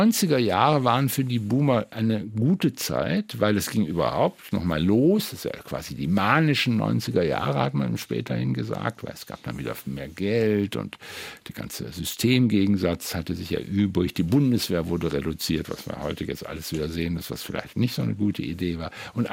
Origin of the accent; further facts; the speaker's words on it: West Berlin, Berlin, Germany; dass ich meine Jugend in West-Berlin zugebracht habe.